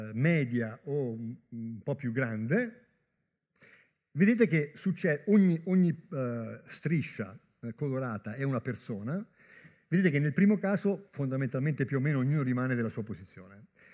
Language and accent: Italian; Tuscany, Italy; sono della Garfagnana originariamente